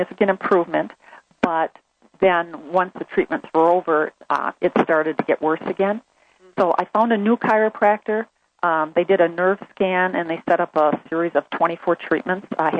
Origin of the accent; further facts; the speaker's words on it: Wisconsin, United States; I'm from Wisconsin.